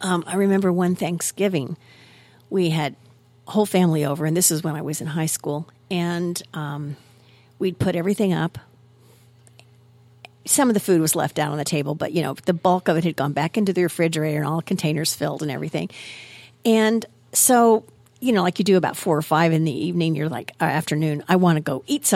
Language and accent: English; Vandalia, United States; In the house I grew up in over in Vandalia, we had all kinds of strange things happen.